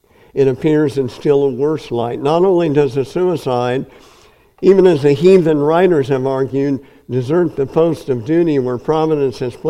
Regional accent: Napanee, Nebraska, United States; I grew up in Napanee, Nebraska, population 200. The neighboring towns had no more than 1,000 people in them.

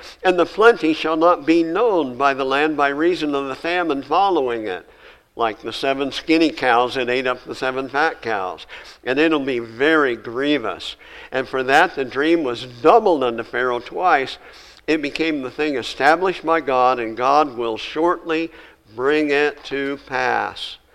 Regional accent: Nebraska, United States; I grew up on the Republican River in Nebraska. It was like in my backyard, practically.

